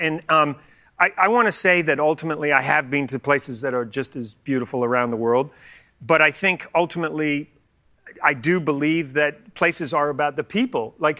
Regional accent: Antigua & Barbuda; When I was a kid, I grew up in Antigua for 8.5 years, and I went to Barbados quite a bit.

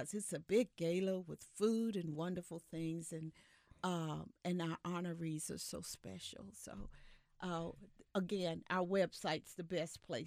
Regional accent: North Carolina, United States; Growing up in North Carolina, I have so many friends who go to, who attended various ones and family.

